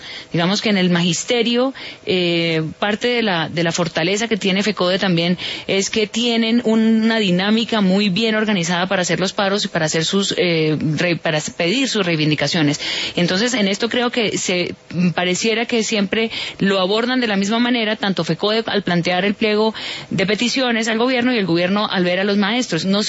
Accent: Colombia

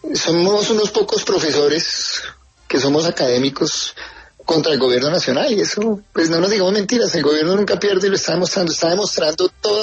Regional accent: Colombia; los dos valores más importantes que hemos tenido como colombianos han sido la educación y la salud

